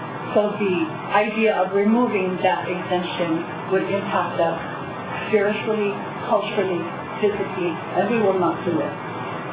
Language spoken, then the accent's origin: English; Hilo, Hawaii, United States; I am a resident of Hilo. I'm a Hawaiian.